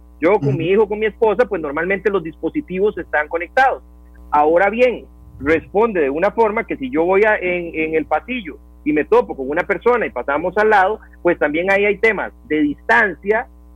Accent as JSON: {"language": "Spanish", "country": "Costa Rica", "said": "pero yo, a ciencia cierta y como costarricense"}